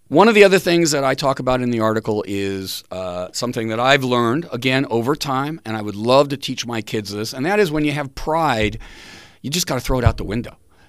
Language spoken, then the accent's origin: English; Los Angeles, California, United States; In my case, growing up in Los Angeles, it meant riding my bike into Hollywood and exploring used bookstores to see if I could find old comic books.